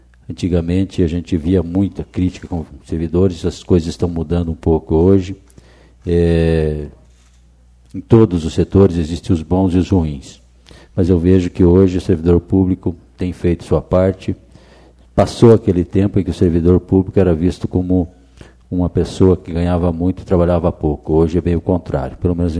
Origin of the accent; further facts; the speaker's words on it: Brazil; eu sou brasileiro, esse é o meu país